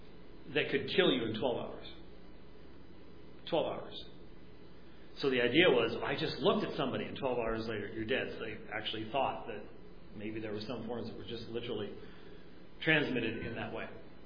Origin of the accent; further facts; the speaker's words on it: Scotland, United Kingdom; I'm Scottish